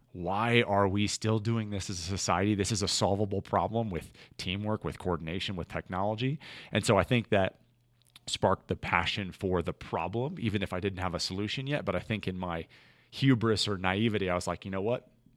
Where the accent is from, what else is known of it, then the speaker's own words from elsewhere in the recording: Arizona, United States; I grew up in Arizona. My dad owned a restaurant.